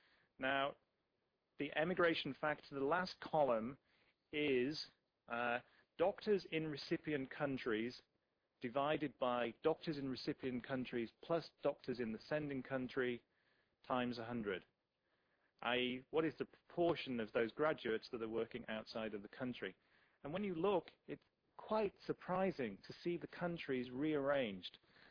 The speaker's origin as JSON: {"language": "English", "country": "United Kingdom", "said": "Obviously, being British, actually not too surprising"}